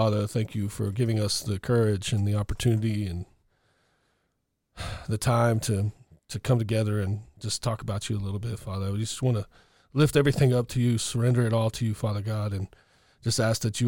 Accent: Texas, United States; look, I'm an American white boy, from a little town in Texas.

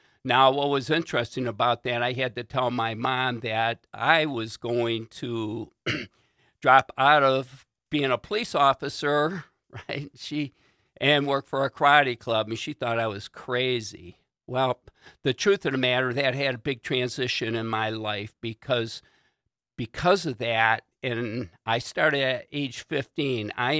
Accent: Warren, Michigan, United States; I grew up in Warren, Michigan, on the streets, and it was pretty wild and crazy back then, right?

